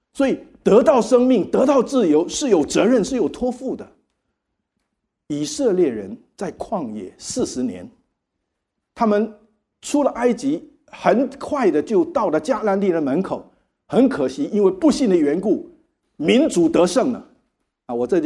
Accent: Taiwan; 我在台湾长大不会这个歌的

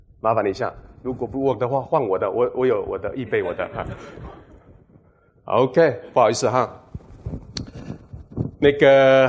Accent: Taiwan; 这就是我的家乡，在台湾的高山上，一山的山下。所以呢，有的称我们是云端上的猎人，不是云层下，是云端上的猎人。

